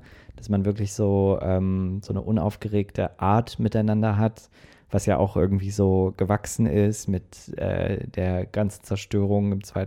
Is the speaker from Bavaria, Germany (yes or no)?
no; Solingen, North Rhine-Westphalia, Germany; born there; now in Cologne, Germany; auch wo ich dann nach Köln gezogen bin, nach wie vor in meiner Geburtsstadt in Solingen gearbeitet und immer gependelt eigentlich.